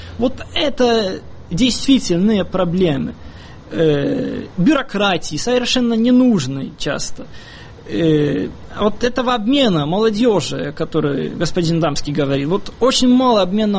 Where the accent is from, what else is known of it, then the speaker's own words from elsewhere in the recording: Olsztyn, Warmian-Masurian Voivodeship, Poland; Я сам из Ольштина, то есть из этой зоны, где приграничное движение, и тоже ездил в Калининград.